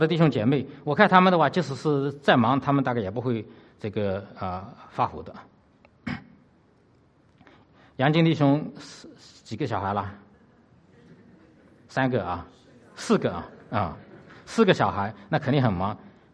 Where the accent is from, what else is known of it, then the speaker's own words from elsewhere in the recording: Zhejiang, China; 这个我老家是浙江，我是从浙江来的